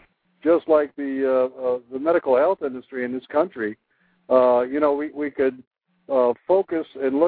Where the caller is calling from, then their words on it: New York, United States; Upstate New York.